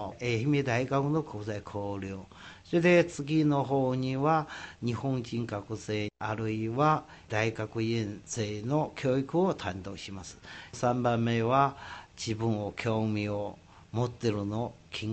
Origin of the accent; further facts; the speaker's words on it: China; Japanese is a second language; 私は中国人としては、